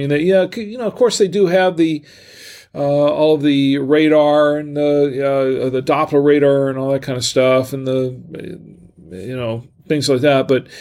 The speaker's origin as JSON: {"language": "English", "region": "Florida", "country": "United States", "said": "But I'm also, because I come from Florida."}